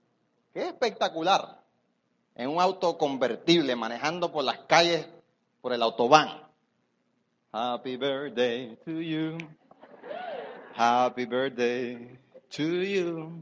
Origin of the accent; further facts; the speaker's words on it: Puerto Rico; Nosotros somos un tipo de puertorriqueño diferente. Somos diferentes puertorriqueños